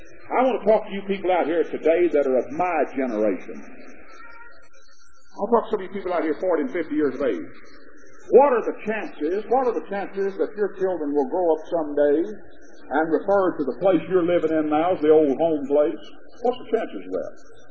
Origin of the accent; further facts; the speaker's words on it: Pleasant Grove, Texas, United States; I was from Pleasant Grove, and I knew who I was representing, the Pleasant Grove community